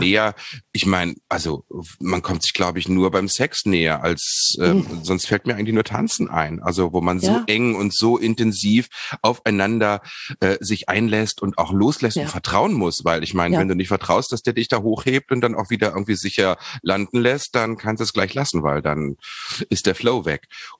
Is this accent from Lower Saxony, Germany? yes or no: yes; Hanover, Lower Saxony, Germany; now in Berlin, Germany; ich bin ja aus Hannover hierher gekommen